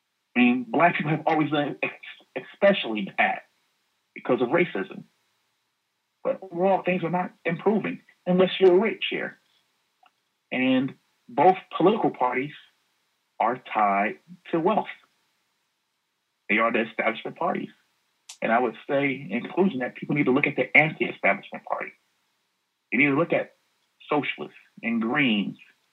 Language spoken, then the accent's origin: English; East Orange, New Jersey, United States; I mean, I grew up in East Orange, which is a suburb of Newark.